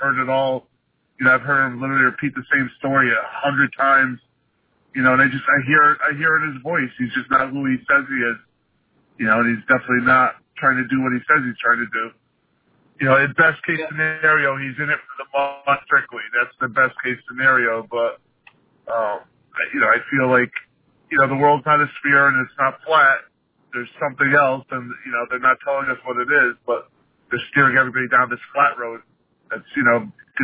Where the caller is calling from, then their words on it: Connecticut, United States; Well, Connecticut.